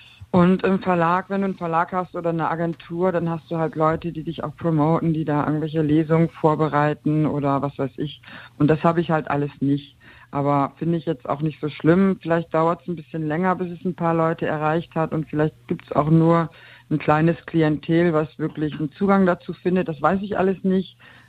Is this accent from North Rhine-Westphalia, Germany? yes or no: no; Bremen, Germany; now in Berlin, Germany; ich bin 91, ich komme aus Bremen, bin 91 nach Berlin gekommen